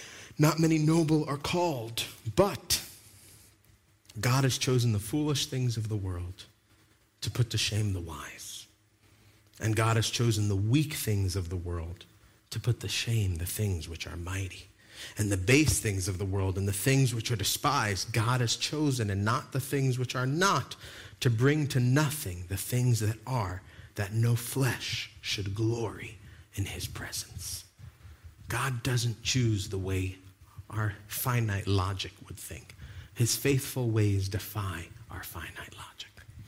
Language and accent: English; Long Island, New York, United States; accent: Long Island; I've tried to knock the Long Island out of me, but every now and then my accent comes back.